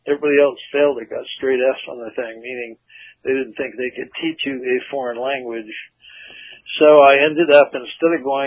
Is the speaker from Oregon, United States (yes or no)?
yes; Oregon, United States; also born or lived in Monterey Park, California; I was born in the San Gabriel Valley, actually, in a town called Monterey Park. So, I spent 6 years there, and then my parents moved us up to rural coastal Oregon, which is where I went through school.